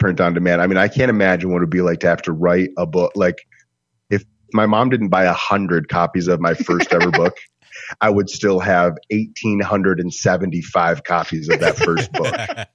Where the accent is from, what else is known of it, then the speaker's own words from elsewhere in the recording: Rochester, New York, United States; now in Detroit, United States; So I grew up in Rochester, and now I live in Detroit.